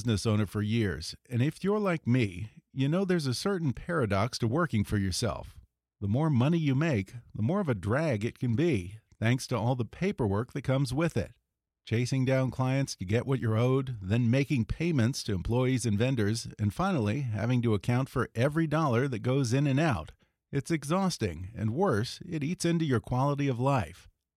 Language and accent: English; Houston, Texas, United States; Outside of Houston, Southwest Houston.